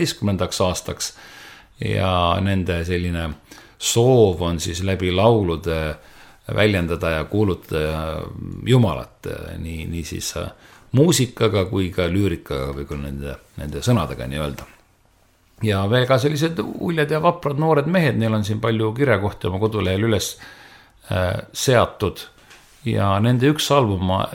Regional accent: Tallinn, Harju County, Estonia; Aga ma ei ole. Ma olen pärit Tallinnast.

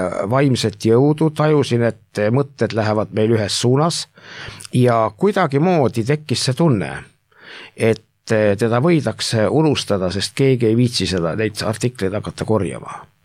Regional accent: Türi, Järva County, Estonia; ma olen ise Türilt pärit

